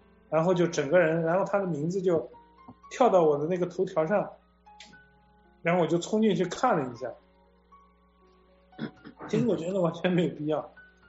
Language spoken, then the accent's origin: Chinese; China; 其实从我们中国人的角度来说，他也是可以捞很多油水啊